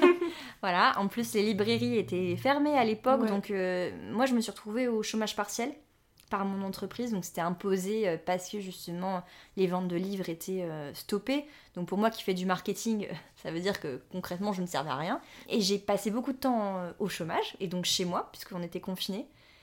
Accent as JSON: {"language": "French", "town": "Lille", "region": "Hauts-de-France", "country": "France", "said": "Quand je suis rentrée à Lille après mes études, parce que je viens de Lille de base"}